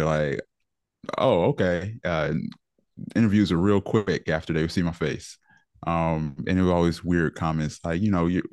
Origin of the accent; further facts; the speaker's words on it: Detroit, Michigan, United States; Well, the year was 1980. I grew up in Detroit. I was raised by my grandmother.